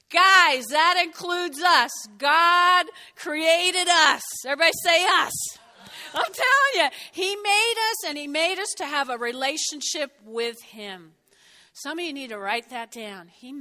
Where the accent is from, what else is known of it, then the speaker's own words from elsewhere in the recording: Teaneck, New Jersey, United States; I grew up in North Jersey and Teaneck, and we lived on a big street.